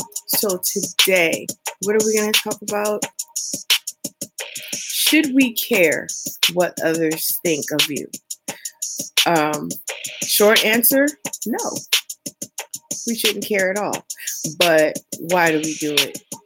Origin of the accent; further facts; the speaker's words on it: West Coast, United States; I am from the West Coast, so it's like snow.